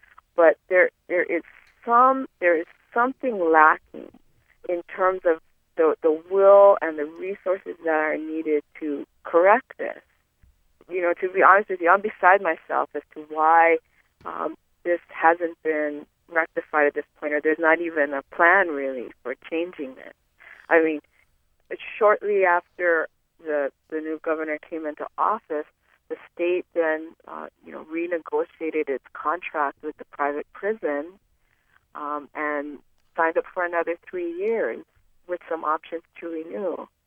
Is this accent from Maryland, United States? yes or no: no; Hawaii, United States; I am Native Hawaiian